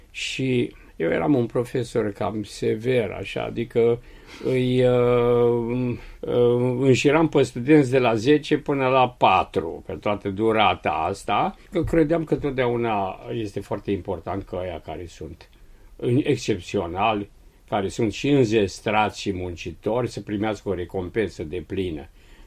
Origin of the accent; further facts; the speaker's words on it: Transylvania, Romania; born there; Eu m-am născut în Ardealul de Nord